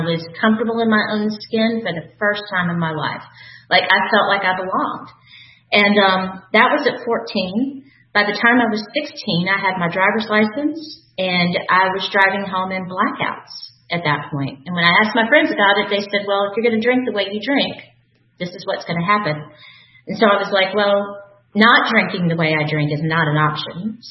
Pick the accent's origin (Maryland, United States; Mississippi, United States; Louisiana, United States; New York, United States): Louisiana, United States; So I grew up in Louisiana, and my father was an alcoholic who was not allowed to drink in the house